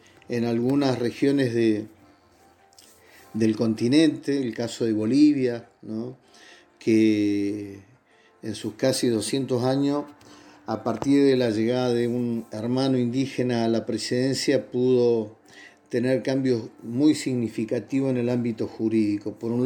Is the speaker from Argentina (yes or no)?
yes; Jujuy, Argentina; now in Ushuaia, Argentina; soy un colla de la provincia de Jujuy con una residencia aquí en Ushuaia de más de 25 años.